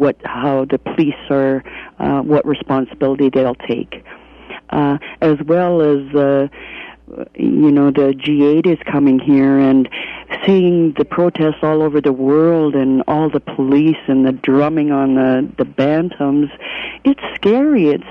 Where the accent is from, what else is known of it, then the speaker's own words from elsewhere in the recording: Calgary, Alberta, Canada; and I'm from Calgary